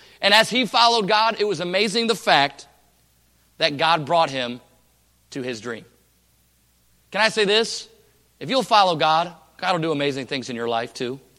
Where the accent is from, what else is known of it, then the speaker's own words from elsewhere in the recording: Michigan, United States; now in Oregon, United States; I didn't even know where Oregon was growing up. Oregon, what is that? I grew up in Michigan.